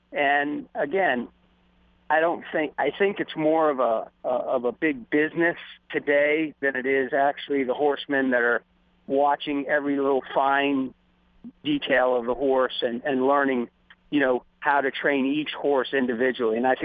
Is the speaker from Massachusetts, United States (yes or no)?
no; Miami, Florida, United States; also born or lived in California; got my career started in like end of 78 in Florida, where I grew up in Miami, and then straight out to California.